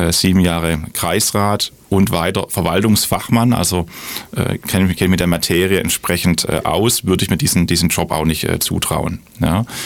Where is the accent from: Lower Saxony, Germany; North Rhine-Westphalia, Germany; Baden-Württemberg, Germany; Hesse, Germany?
Baden-Württemberg, Germany; also ich komme ja aus der Region, bin ja im Landkreis auch aufgewachsen, schätze Schwäbisch Hall schon lange